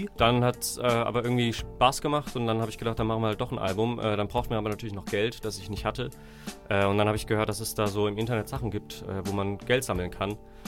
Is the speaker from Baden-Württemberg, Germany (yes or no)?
yes; Lörrach, Baden-Württemberg, Germany; now in Heidelberg, Germany; Also ich komme ursprünglich aus Lörrach und wohne jetzt seit 2 Jahren in Heidelberg